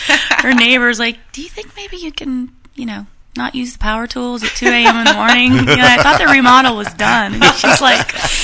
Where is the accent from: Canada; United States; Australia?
United States; Florida; I grew up in Florida, and my grandfather was a major influence in my life.